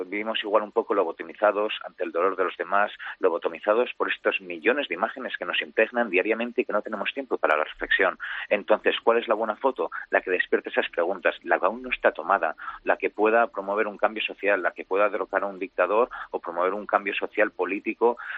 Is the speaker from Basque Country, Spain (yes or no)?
no; Zaragoza, Aragon, Spain; Pues yo ahora estoy en mi tierra, en Zaragoza, la echo mucho de menos, por son mis raíces, es mi pasado